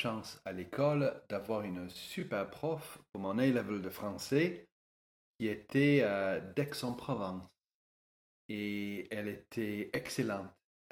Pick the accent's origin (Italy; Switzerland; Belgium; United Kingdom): United Kingdom; Liverpool, North West England; French is a second language; now in France; Je suis anglais de naissance, je suis de Liverpool, je suis français maintenant, français et britannique, j'ai pris la nationalité, je suis francophone, j'espère